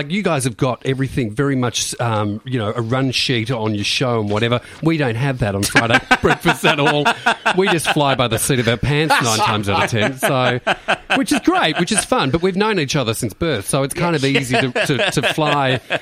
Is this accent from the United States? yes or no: no; Beaumaris, Victoria, Australia; I grew up in Bayside, Beaumaris, with my darling sister. And a brother